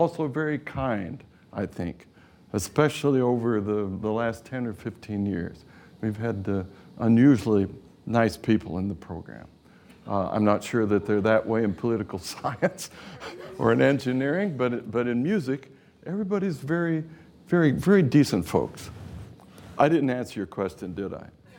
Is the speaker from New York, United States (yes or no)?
no; Topeka, Kansas, United States; In my hometown, Topeka, Kansas, the Grand Opera House was a movie house when I was a kint.